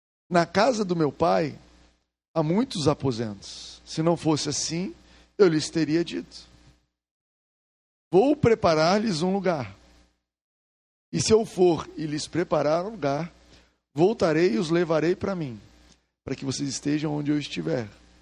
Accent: Goiás, Brazil; Somos de Goiás. Em Goiás

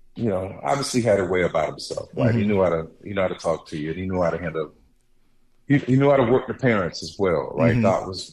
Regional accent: Indiantown, Florida, United States; I went to South Fork High School. I grew up in Indiantown, Florida.

